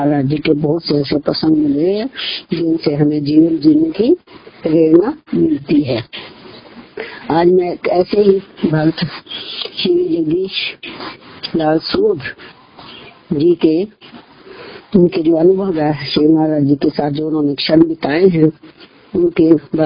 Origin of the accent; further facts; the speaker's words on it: Jogindernagar, Himachal Pradesh, India; now in Kullu, India; मैं जोगिंदर नगर में रहता था, मेरा जन्म जोगिंदर नगर में हुआ।